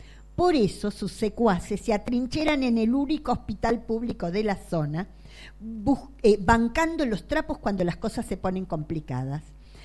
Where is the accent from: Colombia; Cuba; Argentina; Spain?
Argentina; Buenos Aires; also born or lived in La Matanza; Yo soy de Mataderos. ¿Y vos? ¿Mataderos? Ah, de la Matanza. Bueno, yo viví muchos años en la Matanza, crié a mis hijos en la Matanza.